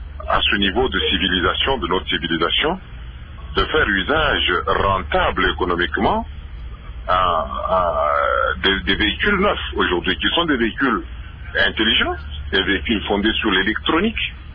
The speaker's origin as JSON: {"language": "French", "country": "DR Congo", "said": "ici chez nous au Congo"}